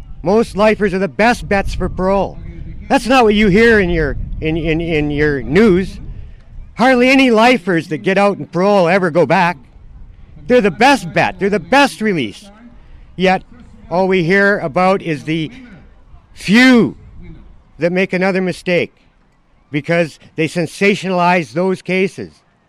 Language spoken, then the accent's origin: English; Canada; I'm a Canadian. I'm proud to be a Canadian.